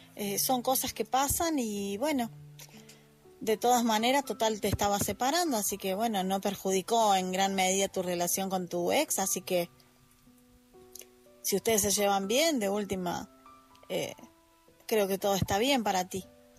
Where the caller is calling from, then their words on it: Argentina; desde Argentina.